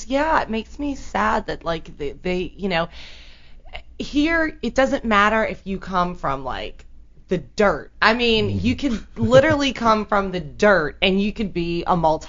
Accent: the South, United States; accent: southern; Yeah, I still feel like I kind of have an accent. I work on my accent.

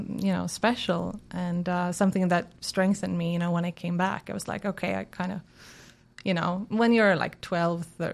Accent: Sweden; So my mother's Swedish. My dad is from Georgia, the country, and I'm born and raised in Sweden, and of course, and I was 12 years the first time I came to Georgia

